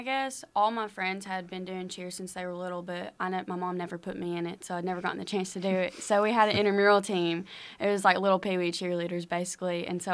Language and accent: English; Jonesboro, Arkansas, United States; I'm from Jonesboro, so I got really homesick and came home one weekend